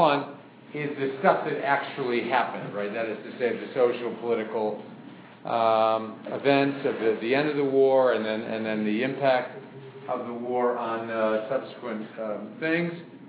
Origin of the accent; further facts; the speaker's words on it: United States; as an American